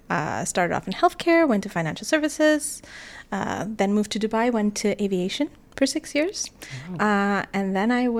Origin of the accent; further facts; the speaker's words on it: Toronto, Ontario, Canada; So I grew up in Toronto.